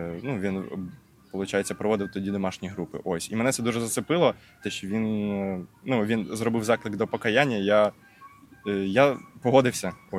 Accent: Rivne, Rivne Oblast, Ukraine; Ну, я сам з Рівного

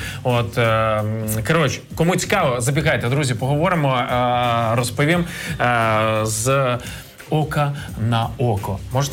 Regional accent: Ivankiv, Kyiv Oblast, Ukraine; я з Іванкова.

